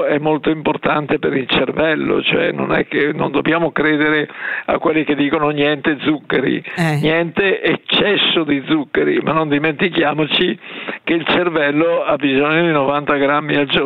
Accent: Bergamo, Lombardy, Italy; io sono bergamasco

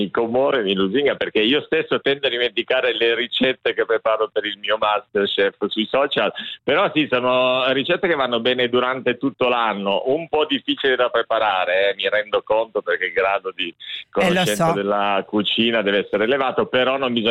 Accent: Piedmont, Italy; Io sono piemontese e questo significa che sono più legato alla montagna che al mare, ovviamente, perché sono nato e cresciuto circondato dalle Alpi.

